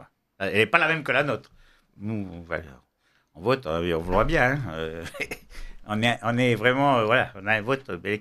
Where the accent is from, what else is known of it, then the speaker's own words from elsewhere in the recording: New Caledonia; born there; Donc, je suis en Nouvelle-Calédonie. J'ai rien demandé. Je suis né en Nouvelle-Calédonie.